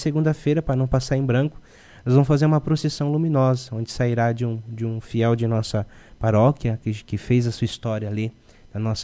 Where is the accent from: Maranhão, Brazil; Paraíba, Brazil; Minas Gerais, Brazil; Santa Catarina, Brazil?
Santa Catarina, Brazil; Forquilinha; born or raised there; also born or lived in Criciúma